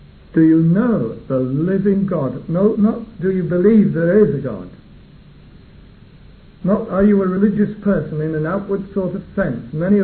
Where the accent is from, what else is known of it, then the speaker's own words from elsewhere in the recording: Yorkshire and the Humber, United Kingdom; I'm a Yorkshireman, or at least the sort of the one. It's complicated, but I was brought up anyway in Yorkshire